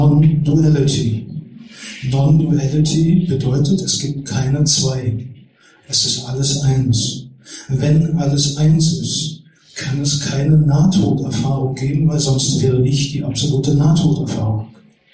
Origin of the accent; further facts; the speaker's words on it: Berlin, Germany; Also diejenigen, die mich schon kennen als Berliner